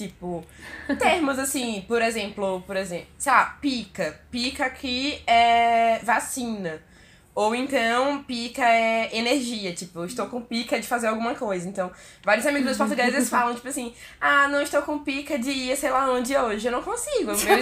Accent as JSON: {"language": "Portuguese", "country": "Brazil", "accent": "Brazilian, from another region of Brazil", "said": "mesmo sendo muito brasileiro, tem muita dificuldade de entender o meu sotaque, além de ser sotaque brasileiro, por ser sotaque de outra região do Brasil, que não é muito comum"}